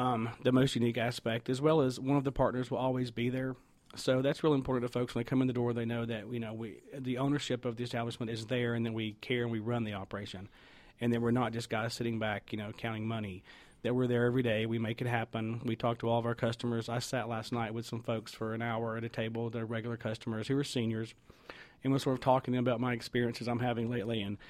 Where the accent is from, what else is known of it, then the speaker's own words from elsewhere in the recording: Georgia, United States; also born or lived in Florida; It's sort of a long story, but to make it short, grew up in North Georgia. The family moved to Florida, and I started my education actually